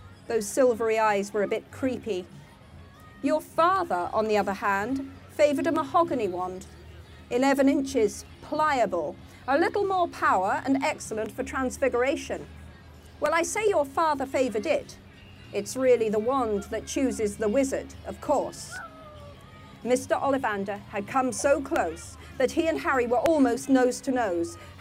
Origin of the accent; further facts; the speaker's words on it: Scotland, United Kingdom; I'm from Scotland. I am not used to this.